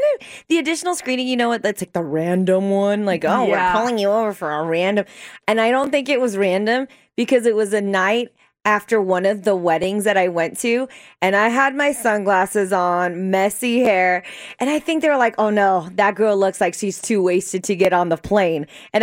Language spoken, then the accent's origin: English; San Diego, California, United States; I'm from San Diego and people always ask like, oh, what beach do you like to go to or what's your favorite beach?